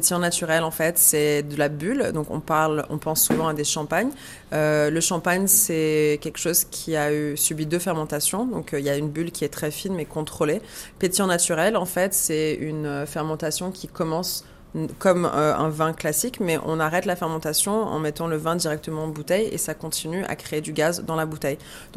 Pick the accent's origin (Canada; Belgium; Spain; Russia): Canada; Montreal, Quebec; now in Marseille, France; Je suis québécoise, née à Montréal.